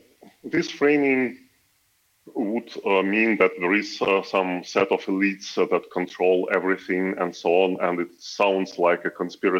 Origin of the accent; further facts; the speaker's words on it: Ukraine; because I'm from Ukraine